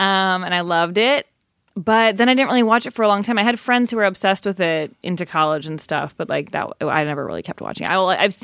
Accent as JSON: {"language": "English", "region": "Illinois", "country": "United States", "said": "Well, I'm from Illinois, but when I read Illinois in my head, I say Illinois."}